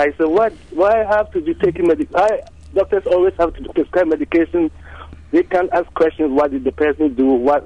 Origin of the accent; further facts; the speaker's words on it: Ghana; English is a second language; Anyway, I'm from Ghana